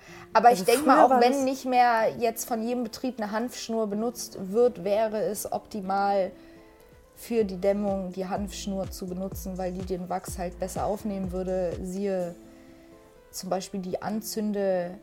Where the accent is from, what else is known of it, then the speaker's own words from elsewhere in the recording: Berlin, Germany; wir kommen aus Berlin, in Berlin gibt es ein Hanfmuseum